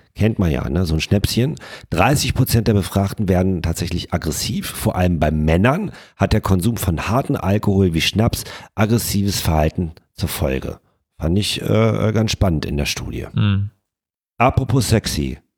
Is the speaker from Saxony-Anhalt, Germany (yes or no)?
no; North Rhine-Westphalia, Germany; wir kommen ja hier aus dem Rheinland